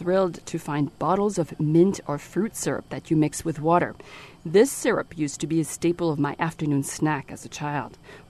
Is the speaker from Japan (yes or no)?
no; Bourgogne-Franche-Comté, France; I come from Burgundy in France, a region rich with wines and cheeses.